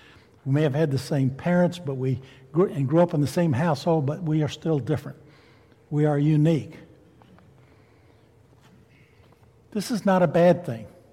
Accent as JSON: {"language": "English", "region": "Louisiana", "country": "United States", "tie": "born or raised there", "said": "I grew up in Louisiana. There's a different accent in North Louisiana than there is in South Louisiana."}